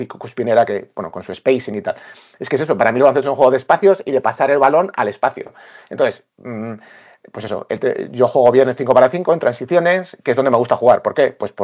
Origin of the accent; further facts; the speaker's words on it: Zaragoza, Aragon, Spain; Ya sabes que soy de Zaragoza